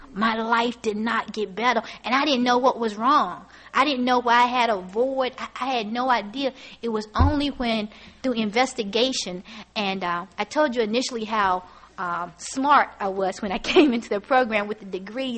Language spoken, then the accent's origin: English; Southern US, United States; because I'm from the South, Southern Baptist